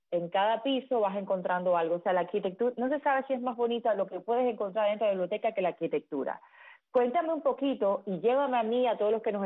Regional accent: Cuba; yo, siendo cubana

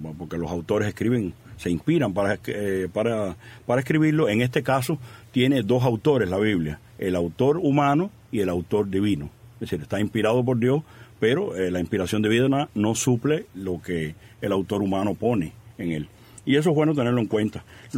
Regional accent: Guanabacoa, Havana, Cuba; En este momento estoy en mi parroquia de mi pueblo. Yo soy de Guanabacoa

